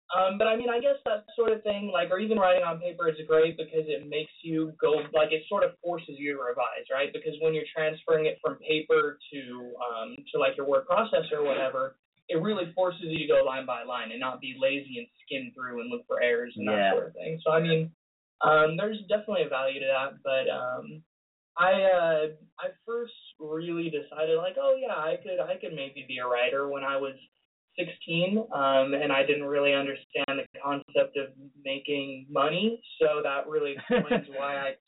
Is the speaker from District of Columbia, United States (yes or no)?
no; California, United States; Well, I'm a typical California type individual. I grew up in SoCal my entire life.